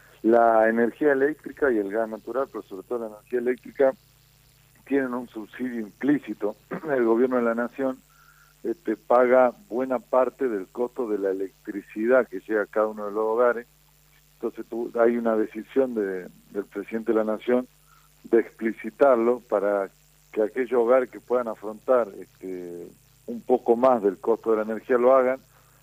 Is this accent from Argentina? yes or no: yes; Tucumán, Argentina; yo soy de Tucumán